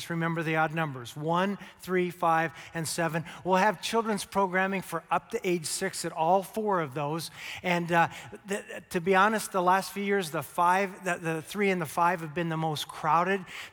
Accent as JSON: {"language": "English", "region": "Arizona", "country": "United States", "tie": "born or raised there", "said": "I grew up in Arizona. At that point in my life, I really hadn't seen live evergreen trees. I lived in the desert."}